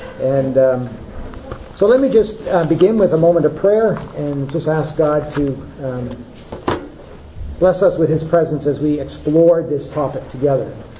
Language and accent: English; Canada; moved away as an adult; now in Australia; I sound a little different because I come originally from Canada. Originally came from Canada just over 5 years ago, and came here to Australia